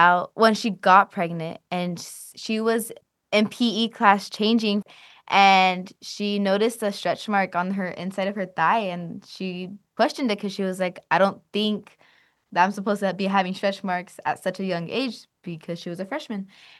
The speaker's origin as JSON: {"language": "English", "town": "Calexico", "region": "California", "country": "United States", "tie": "born or raised there", "said": "I lived in Calexico. I grew up in Calexico. So being close to the border"}